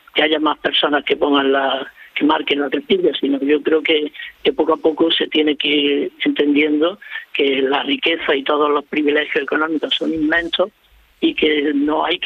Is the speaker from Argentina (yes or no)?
no; Córdoba, Andalusia, Spain; Yo que soy de Córdoba.